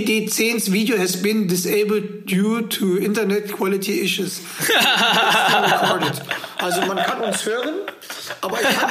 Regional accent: Schwelm, North Rhine-Westphalia, Germany; da, wo ich aus Schwelm, wo ich aufgewachsen bin

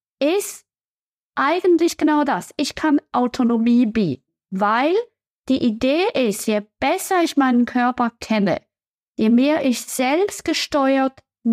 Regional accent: Switzerland; zumindest bei uns in der Schweiz

